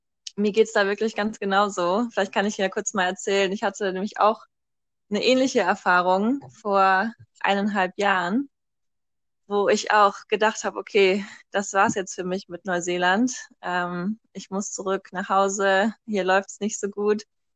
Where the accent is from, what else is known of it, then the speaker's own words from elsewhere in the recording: Germany; so als Deutsche hat man auch immer so das Gefühl, ja, ich kann auf der ganzen Welt überall hinreisen, wann ich möchte.